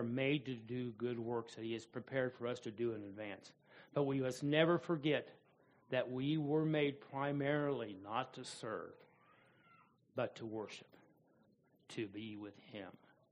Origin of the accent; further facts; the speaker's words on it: United States; Now for us, growing up in America, we don't really have any real context of royalty and the protocol that would be appropriate in the throne room.